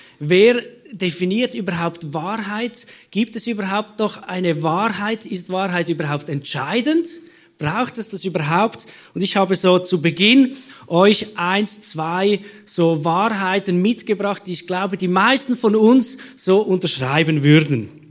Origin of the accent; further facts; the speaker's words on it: Switzerland; Meine Großmutter war Deutsche eingebürgert und jetzt bin ich wirklich ein Schweizer. Vielleicht hörst du es.